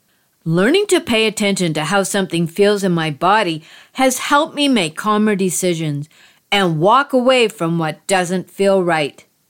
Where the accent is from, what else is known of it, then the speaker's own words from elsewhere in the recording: Canada; I'm Canadian.